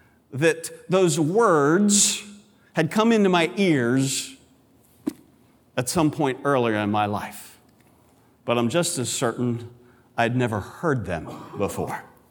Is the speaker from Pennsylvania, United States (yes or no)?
yes; Pennsylvania, United States; Pennsylvania, which is where I grew up, did an annual trip to the beach called Ocean Getaway.